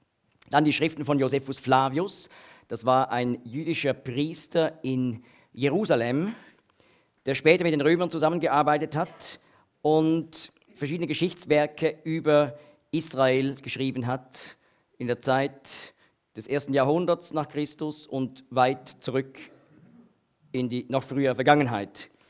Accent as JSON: {"language": "German", "country": "Switzerland", "accent": "Swiss", "said": "Das ist also nicht mein Schweizer Akzent, der das auslöst"}